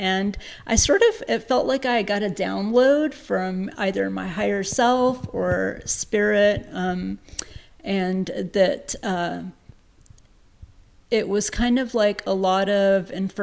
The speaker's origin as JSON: {"language": "English", "town": "Atlanta", "region": "Georgia", "country": "United States", "tie": "born or raised there", "also_born_or_lived": "Montevideo, Uruguay", "said": "I'm originally from Montevideo, Uruguay, which is a little country in South America between Brazil and Argentina. And when I was about 5 years old, my family and I immigrated to Atlanta, Georgia, and I grew up in Atlanta."}